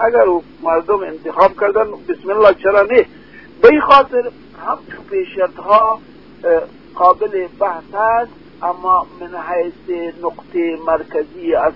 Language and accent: Persian; Afghanistan; ما انسان هستیم، ما از افغانستان هستیم، ما افغانستان واحد می خواهیم